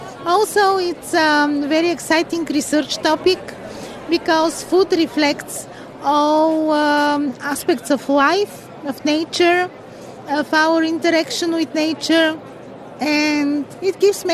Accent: Bulgaria; English is a second language; I'm from Bulgaria.

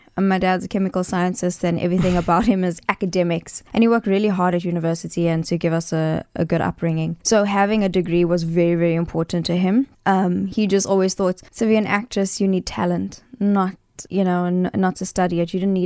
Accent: Durban, KwaZulu-Natal, South Africa; Well, I grew up in Durban. I'm a Durban girl. I grew up in Sherwood. I went to Durban Girls High. I went to Bria Primary. I've lived here my whole life.

